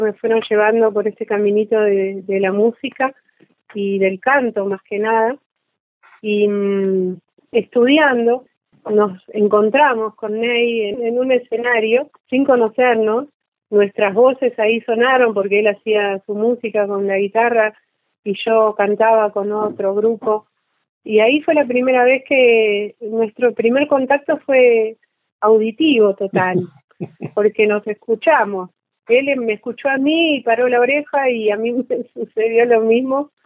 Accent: Buenos Aires, Argentina; yo nací en Buenos Aires, en la capital, en la República de la Boca, nada más ni nada menos. Tuve una infancia linda, feliz, muy influida por la música.

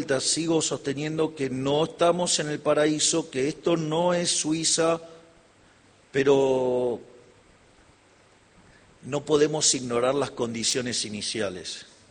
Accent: Argentina; si como argentinos admiramos

